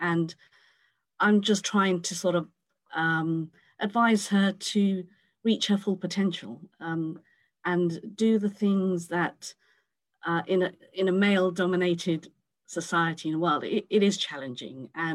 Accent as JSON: {"language": "English", "town": "Cambridge", "region": "East of England", "country": "United Kingdom", "tie": "born or raised there", "said": "I was born and raised in Cambridge. I was literally born about 200 meters from the mosque on Mill Road."}